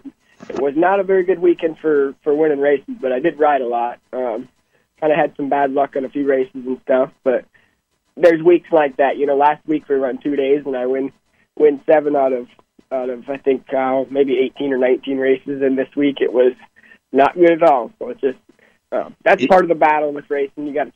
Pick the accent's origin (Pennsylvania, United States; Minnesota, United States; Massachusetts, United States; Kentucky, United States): Minnesota, United States; I grew up in Minnesota.